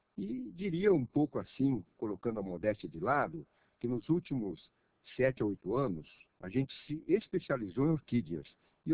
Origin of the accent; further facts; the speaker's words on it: Biritibuçu, São Paulo, Brazil; born there; Como a nossa atividade em Biritibuçu, onde eu nasci, Mogi Bertioga